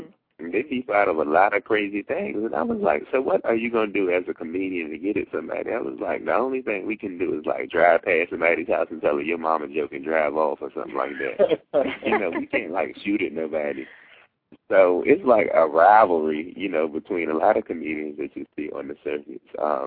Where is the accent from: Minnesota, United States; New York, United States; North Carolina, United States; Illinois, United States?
North Carolina, United States; Because, like, originally I'm from North Carolina